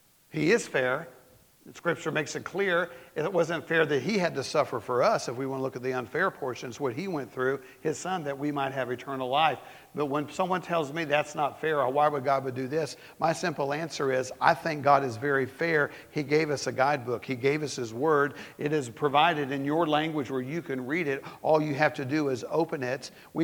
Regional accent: Southeast, United States; and I grew up in the Southeast, and I know cultures are different but where you grew up.

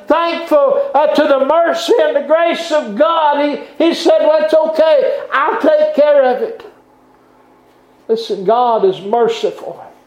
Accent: the South, United States; born there; I was born in the South. Mm-hmm. You see, I like that a lot better than being born in the North.

